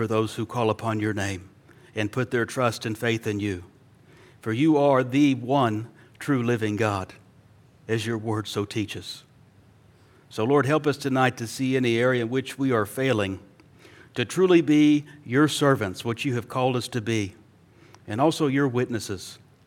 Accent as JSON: {"language": "English", "town": "Fort Worth", "region": "Texas", "country": "United States", "tie": "born or raised there", "said": "lost my hometown of Fort Worth"}